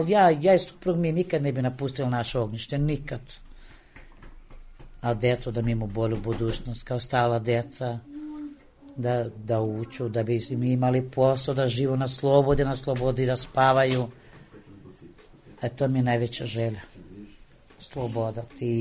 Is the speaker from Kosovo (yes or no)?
yes; Kosovo; born there; Ja sam rođena na Kosovu, ovde sam udata, ovde živim, što kažu, ovde sve.